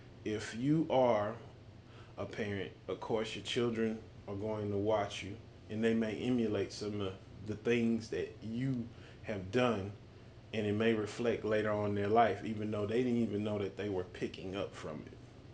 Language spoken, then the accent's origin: English; Houston, Texas, United States; I was born and raised in Houston, Texas. Lived here all most of my life.